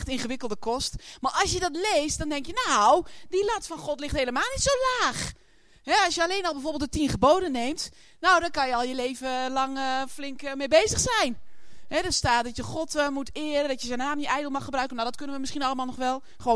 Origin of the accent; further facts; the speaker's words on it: Aalten, Gelderland, Netherlands; Ik kom uit Aalten.